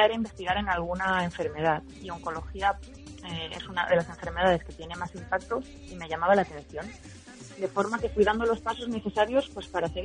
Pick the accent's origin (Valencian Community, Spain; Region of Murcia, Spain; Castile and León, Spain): Valencian Community, Spain; Alicante; Pues yo soy de Alicante, uh-huh. Y allí realicé mis estudios universitarios y mi tesis doctoral en Elche.